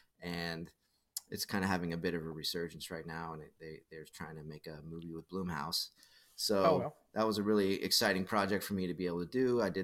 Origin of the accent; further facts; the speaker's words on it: Atlanta, Georgia, United States; I'm from Atlanta. I went to the University of Georgia